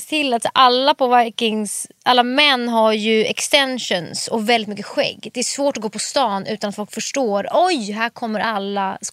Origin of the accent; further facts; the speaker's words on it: Stockholm, Stockholm County, Sweden; jag växte upp i Bromma tills jag var 7 med mina föräldrar. Min mamma är från Polen. Hon flyttade till Sverige när hon var typ 25. Träffade pappa, de gifte sig. Och sen när jag var 7 så skildes mina föräldrar och då flyttade vi till Farsta.